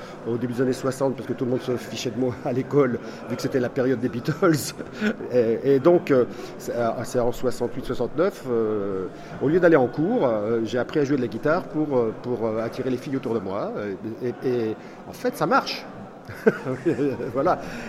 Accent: Nantes, Pays de la Loire, France; je suis nantais comme l'Atalante et que lorsque j'ai connu l'Atalante, j'étais à 7 minutes à pied.

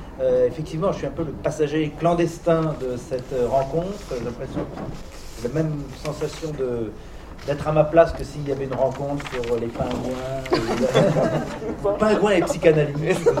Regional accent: Paris, Île-de-France, France; born there; je suis né à Paris 14e enfin voilà je suis à ma place ici

